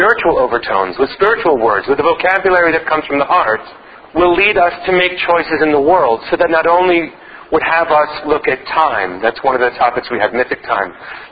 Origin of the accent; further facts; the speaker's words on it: New York, United States; I look at a tall building, and I think of being a New Yorker.